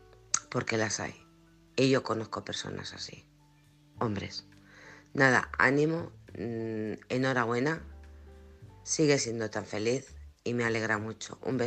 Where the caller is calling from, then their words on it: Alcorcón, Community of Madrid, Spain; de Alcorcón.